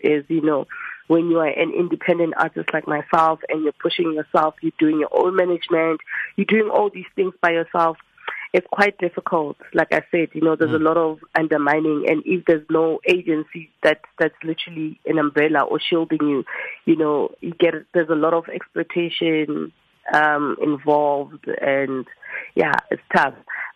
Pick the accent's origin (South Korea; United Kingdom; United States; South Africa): South Africa; I think those experiences has made me be so grateful to be born and bred in South Africa.